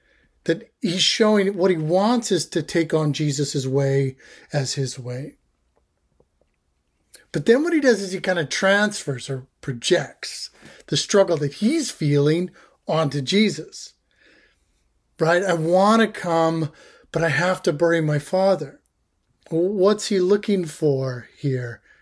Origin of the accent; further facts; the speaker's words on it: Canada; And I'm Canadian.